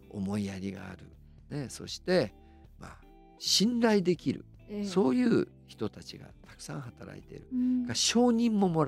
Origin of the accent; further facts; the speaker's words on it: Hakodate, Hokkaido, Japan; now in Tokyo, Japan; 北海道の函館から青函連絡船に乗って、本州、まあ、東京に僕は上京してきたわけですよね、で最初は八王子の鈴木鉄工所というところから